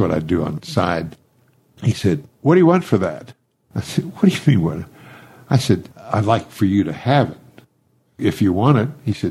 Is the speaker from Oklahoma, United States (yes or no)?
yes; Tulsa, Oklahoma, United States; a friend of mine, I grew up here in Tulsa